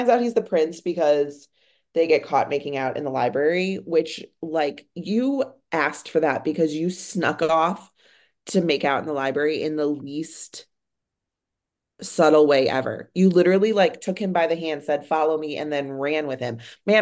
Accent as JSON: {"language": "English", "town": "Chicago", "region": "Illinois", "country": "United States", "said": "like, I am from Chicago, but, like, Wisconsin's a weird fucking place."}